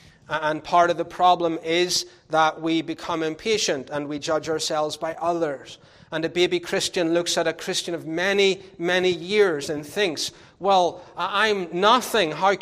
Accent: United Kingdom; something that's different to me as a British person is when you send out the details of the child.

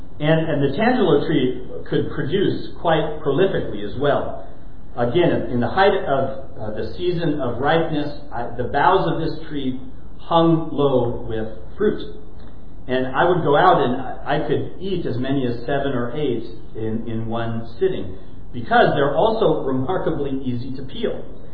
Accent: California, United States; the fruit smorgasbord that I grew up with in Southern California.

